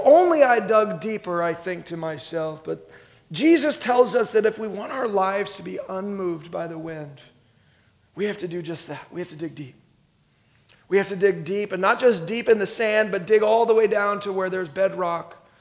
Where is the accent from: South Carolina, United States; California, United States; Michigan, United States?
California, United States; but I'm a Californian, and I love the beaches of California